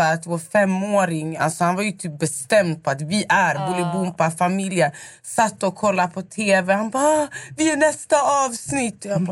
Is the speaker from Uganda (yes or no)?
yes; Uganda; Svensk, jag är från Uganda.